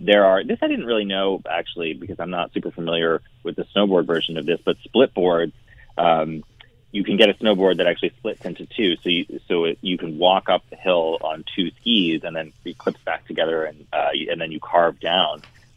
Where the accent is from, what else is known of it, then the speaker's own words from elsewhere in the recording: New England, United States; And I grew up in New England.